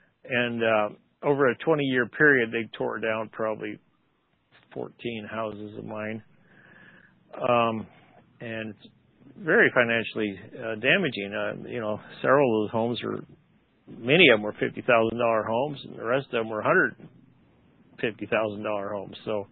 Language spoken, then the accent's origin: English; Omaha, Nebraska, United States; I was raised around Omaha, Nebraska. That's why I talk about Nebraska a lot.